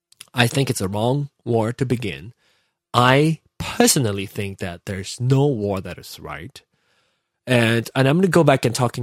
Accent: Malaysia; now in United States; growing up in Malaysia and grew up in that environment

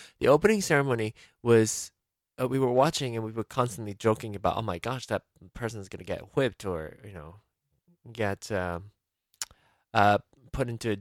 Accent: Malaysia; I grew up in Malaysia

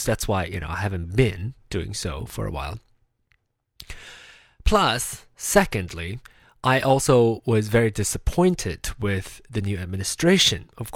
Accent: Malaysia; now in United States; I'm still a Malaysian citizen.

